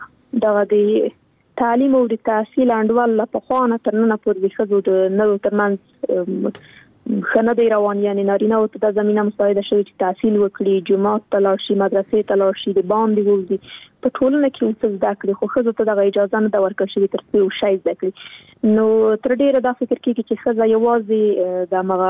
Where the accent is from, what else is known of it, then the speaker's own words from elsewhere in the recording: Afghanistan; زه خو شخصا په جګړه کې پیدا شوی یم، دا په جګړه کې رالویا شولم